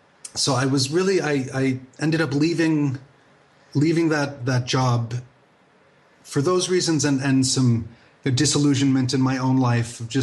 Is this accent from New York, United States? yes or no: yes; New York, United States; I grew up in New York and spent, I guess, about 8 years in the New York magazine publishing world.